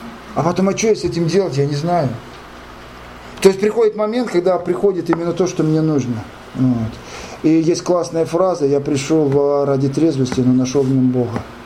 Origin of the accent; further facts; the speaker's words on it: Ufa, Bashkortostan, Russia; now in Moscow, Russia; А вот сижу, ребят, я все равно ваш, я уфимский, никуда я не денусь.